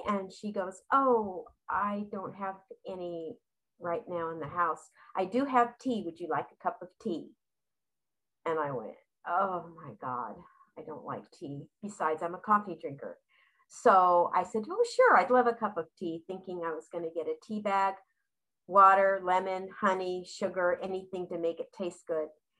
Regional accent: California, United States; moved away as an adult; now in Las Vegas, United States; I live in Las Vegas, but I come from Southern California when I retired from teaching.

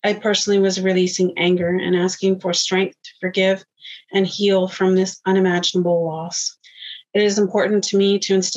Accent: British Columbia, Canada; I am from the Tlaokwit First Nation. I'm a descendant of residential school survivors. My parents attended the Christie Residential School located on Mears Island near Tofino, BC.

